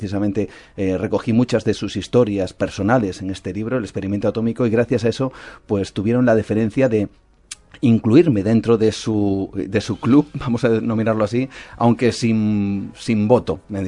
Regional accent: Spain; Soy el único español, periodista español, que pertenece a la Asociación de Veteranos Atómicos de Estados Unidos

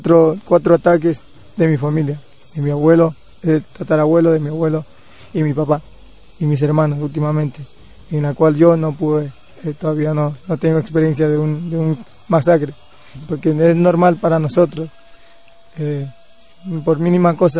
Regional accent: Ecuador; somos originarios de la selva, del monte, que se llama Huaurani, la nacionalidad. Los primeros asentados venimos de la provincia de Pastaza, Napo y Orellana.

